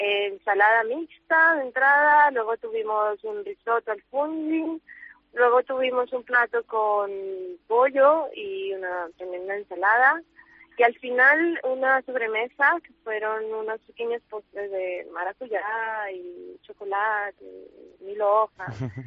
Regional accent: Colombia; Yo soy de Colombia

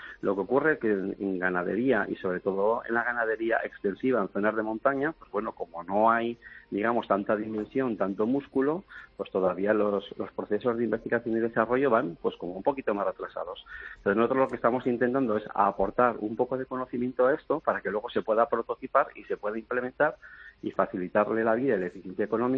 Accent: Aragon, Spain; first language Benasquese Aragonese; nuestra lengua materna, que es el patués o benasqués, que es la variedad idiomática del aragonés que hablamos en el Valle de Benasque.

